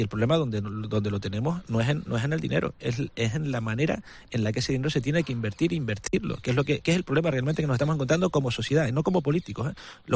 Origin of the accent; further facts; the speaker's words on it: Canary Islands, Spain; nosotros no somos ni Barcelona, ni somos Venecia, ni somos Hawái. Somos Canarias